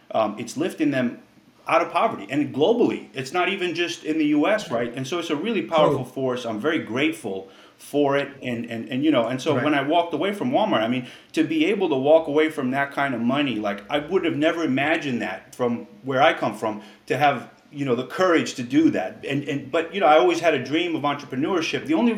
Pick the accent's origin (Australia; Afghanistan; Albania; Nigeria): Albania; I'm originally from Albania. You know, Albania was a communist country